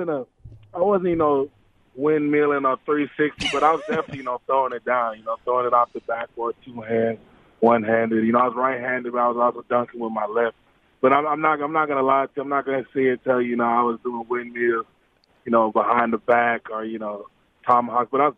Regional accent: Ottawa, Ontario, Canada; even though I lived in Ottawa, Ontario, for most of my life, you know, my parents were born and raised in Jamaica. So I really, you know, I consider as a myself, you know, Canadian kid living in a Jamaican household.

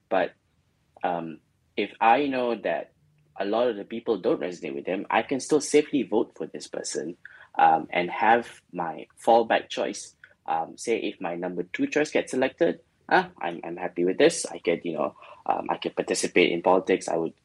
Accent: Sarawak, Malaysia; I'm from Sarawak

